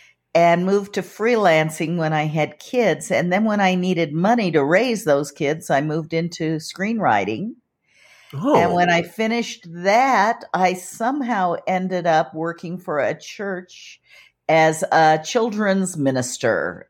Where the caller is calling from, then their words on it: Denver, Colorado, United States; I'm calling in from Denver, Colorado.